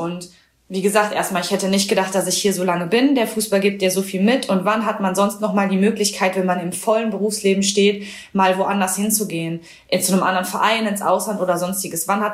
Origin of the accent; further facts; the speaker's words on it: Düren, North Rhine-Westphalia, Germany; now in Potsdam, Germany; Also ich liebe auch Köln, ich liebe meine Heimat, also Düren da in der Richtung. Und ich kann mir auch vorstellen, bei meiner Familie irgendwann wieder zu wohnen